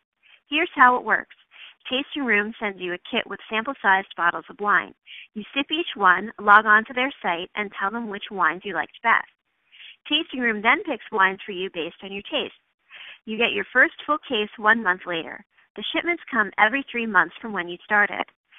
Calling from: Washington, District of Columbia, United States; I'm calling from Washington, D.C.

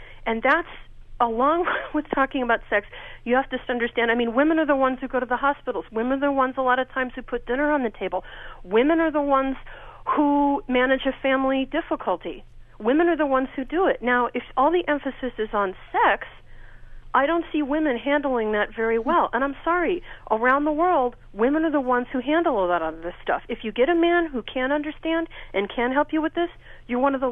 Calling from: Bakersfield, California, United States; I'm from Bakersfield, California, and I happen to be 37.

